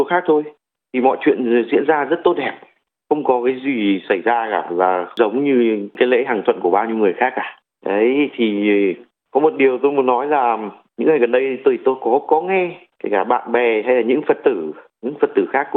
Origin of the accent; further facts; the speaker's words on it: Melbourne, Victoria, Australia; và tôi đến từ Melbourne ạ.